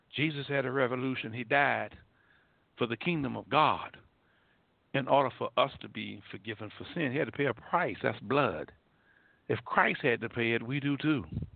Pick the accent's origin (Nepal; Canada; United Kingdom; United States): United States; I'm an American. And I'm an American soldier. I'm a veteran.